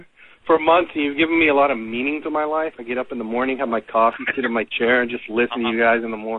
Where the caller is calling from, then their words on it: Massachusetts, United States; I'm from Massachusetts.